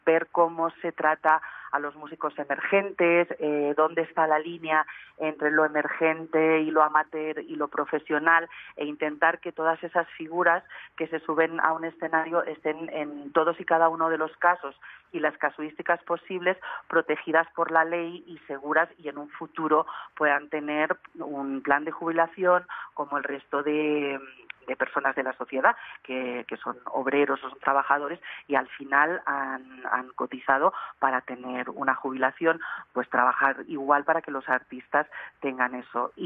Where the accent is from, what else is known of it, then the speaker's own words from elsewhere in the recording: Barcelona, Catalonia, Spain; En España se habla mucho, sobre todo en Barcelona, que es de donde yo vengo